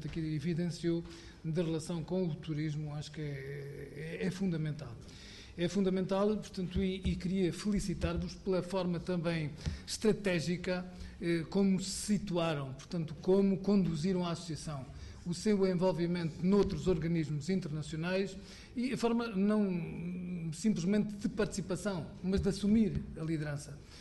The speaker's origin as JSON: {"language": "Portuguese", "country": "Portugal", "said": "nós nos orgulhamos, enquanto portugueses"}